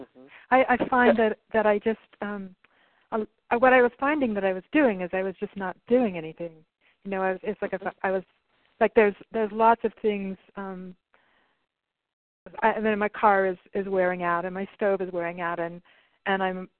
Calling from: Cobb, California, United States; I'm from Cobb, California.

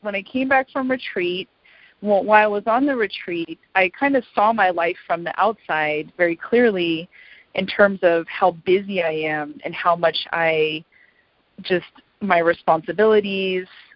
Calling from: Fremont, California, United States; I'm calling from Fremont, California.

